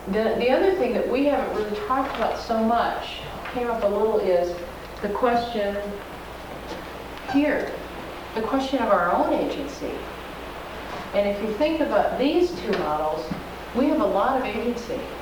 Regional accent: United States; Well, part of it is I'm an American and I need a little agency in my life.

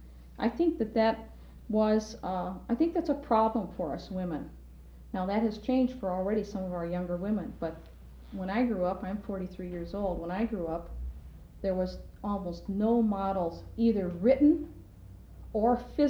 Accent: Decorah, Iowa, United States; I grew up then in Decorah

